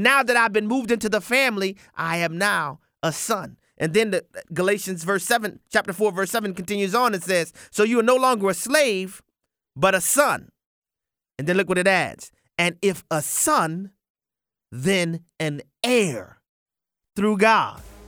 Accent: New Orleans, Louisiana, United States; I mean, most of you guys know I'm from New Orleans, Louisiana, and in New Orleans we have two seasons.

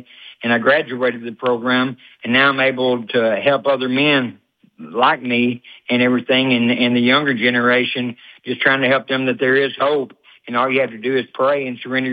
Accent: Harrisburg, Arkansas, United States; I'm from Harrisburg, Arkansas.

